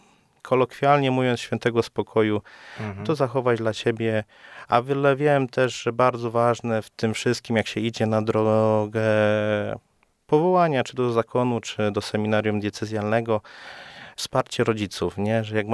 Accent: Opole Voivodeship, Poland; ja pochodzę z terenów byłej opolskiej diecezji, z Opolszczyzny.

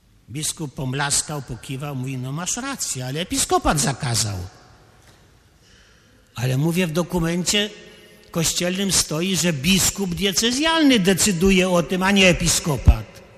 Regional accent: Lublin Voivodeship, Poland; I w naszej diecezji lubelskiej, bo ja pochodzę z diecezji lubelskiej

